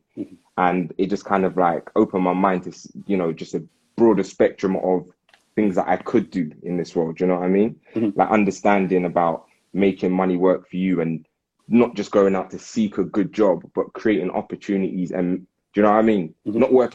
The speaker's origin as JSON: {"language": "English", "town": "Clapham", "region": "London", "country": "United Kingdom", "said": "Growing up, you know, I'm from Crapham Junction."}